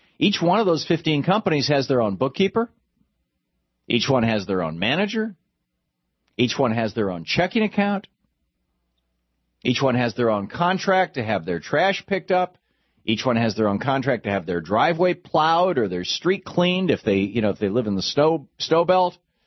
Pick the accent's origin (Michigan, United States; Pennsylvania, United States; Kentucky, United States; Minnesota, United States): Michigan, United States; Lansing; I grew up in Lansing, Michigan. There were probably 20, 30 different family-owned Italian restaurants in town.